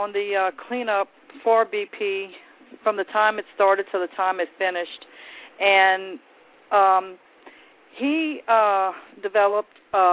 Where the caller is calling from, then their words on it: Thibodaux, Louisiana, United States; I'm calling from Thibodaux, Louisiana.